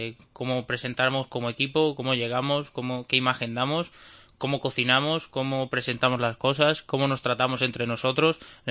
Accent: Spain; lo bueno que tenemos en España es esa capacidad de ayudarnos

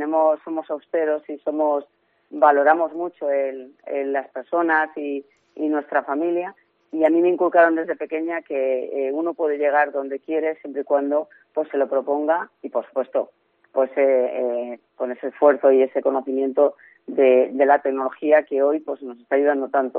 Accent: Bernardos, Castile and León, Spain; En Bernardos, en mi pueblo, en enero este año se ha desplegado

